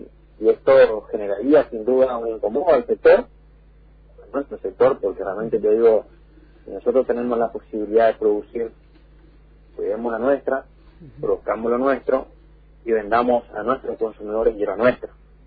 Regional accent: Misiones, Argentina; como misioneros, como argentinos

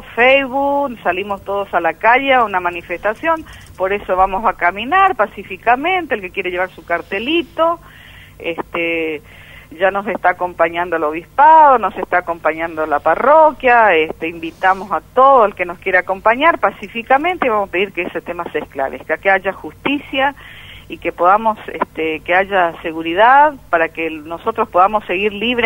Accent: Panambí, Misiones, Argentina; convoqué como vecina de Panambí, digamos así. Yo nací, me crié en Panambí, mis padres pioneros de Panambí, tengo familia que también son madereros

